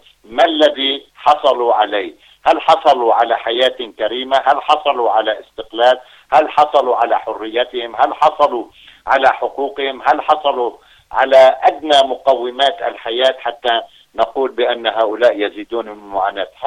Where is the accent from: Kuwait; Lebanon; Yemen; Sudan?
Lebanon; عندنا في لبنان عندما بدأنا المقاومة ضد الاحتلال الإسرائيلي والاحتلال الصهيوني